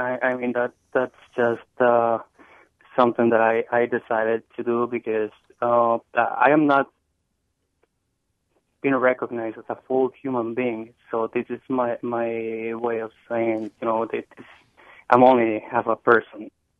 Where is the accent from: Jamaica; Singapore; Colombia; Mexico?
Mexico; moved away as an adult; now in United States; I was about 19. I was going to turn 20 when I came to the U.S. I had a very low education. I had only a 9th grade education from Mexico.